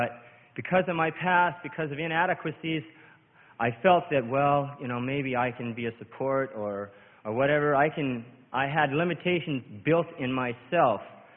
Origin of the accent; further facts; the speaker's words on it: Spokane, Washington, United States; from Spokane, Washington.